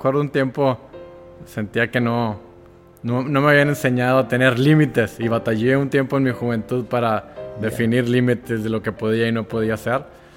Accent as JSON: {"language": "Spanish", "town": "Ciudad Victoria", "region": "Tamaulipas", "country": "Mexico", "tie": "born there", "said": "Yo nací en Ciudad Victoria, Tamaulipas."}